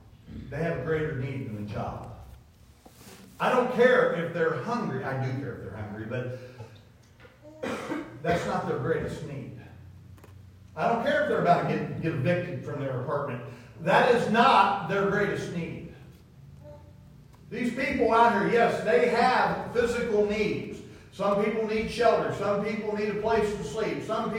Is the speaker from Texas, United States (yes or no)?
yes; Texas, United States; Now, friends, I'm Texan. I've done construction work all my life.